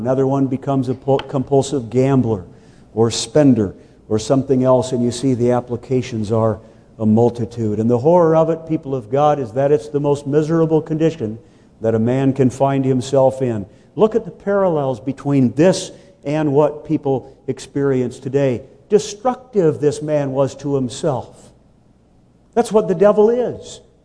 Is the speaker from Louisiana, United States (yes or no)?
no; California, United States; A few years ago, we visited my hometown in California.